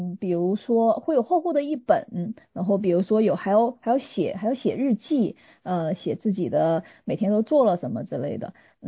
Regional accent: China; 其实跟我们原来在中国长大的朋友们可能是有很大的不一样

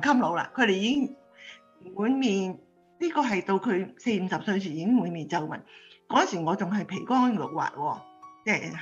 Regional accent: China; 尤其是外國人嘅皮膚同我哋中國人嘅東方人嘅皮膚又唔同嘅

